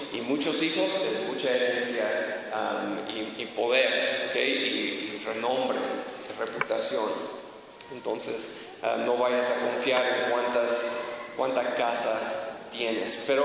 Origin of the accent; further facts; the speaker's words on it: Dallas, Texas, United States; now in Pátzcuaro, Mexico; yo soy de Dallas, Texas, ¿ok? Pero vivo en Pátzcuaro, entonces soy pátzcuarense